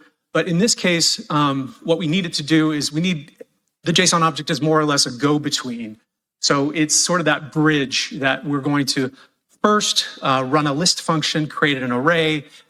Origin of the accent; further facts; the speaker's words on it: United States; I'm a software optimization engineer at Intel. I'm from the United States.